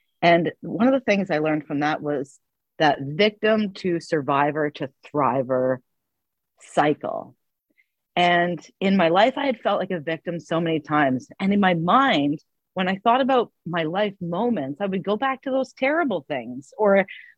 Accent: Prince Edward County, Ontario, Canada; Novel Idea here in Kingston, Books on Main in Bath, and Books & Company in Prince Edward County, my hometown as well.

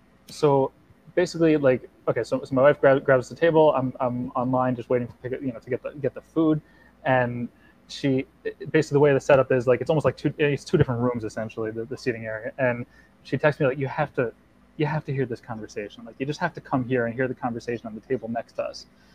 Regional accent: Passaic, New Jersey, United States; I am originally from Passaic.

